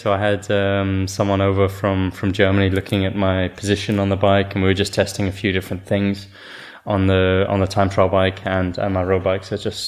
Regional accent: Kenya; Well, I mean, I was born in Kenya, grew up there.

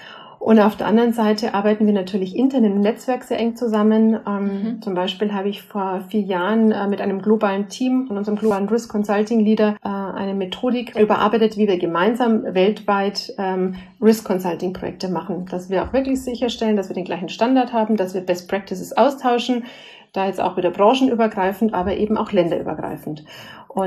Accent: Bavaria, Germany; Das ist natürlich jetzt sprachlich für mich als Bayerin mit den Österreichern sehr eng.

